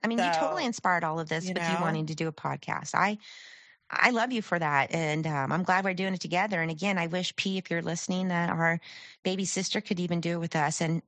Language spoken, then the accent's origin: English; Killeen, Texas, United States; Like when we were growing up in Killeen